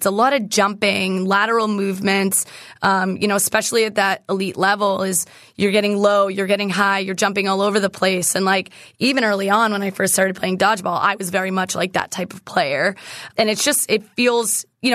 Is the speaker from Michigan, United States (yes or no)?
no; Massachusetts, United States; So we didn't play dodgeball in school. I'm from Massachusetts.